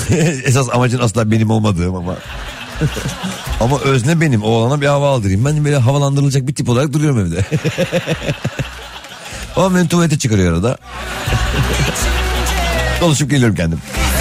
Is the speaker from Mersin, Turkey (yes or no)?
no; Istanbul, Turkey; Biz çok küçükken İstanbul Bahçeşehir'de doğduk, büyüdük. Havaalanının nispeten yakın bir yerde.